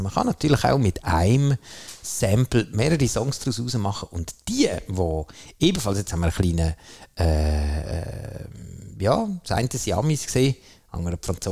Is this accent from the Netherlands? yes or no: no; Switzerland; Erstens mal sind wir Schweizer.